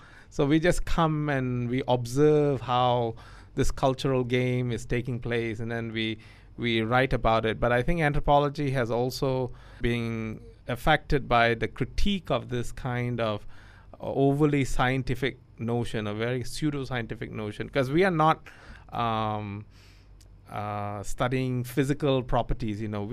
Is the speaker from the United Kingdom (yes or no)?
no; Malaysia; I am Malaysian, that I have been shaped by the history of Malaysia, which includes this entanglement with the British Empire and things British